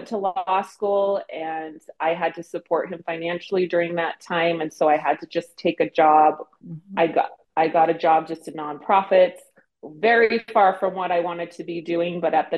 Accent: California, United States; I met someone on the East Coast, and I said, oh, I'm from California.

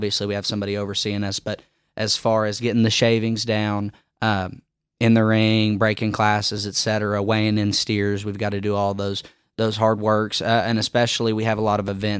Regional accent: Kellyville, Oklahoma, United States; I'm from Kellyville, Oklahoma. I'm currently a freshman at Oklahoma State University.

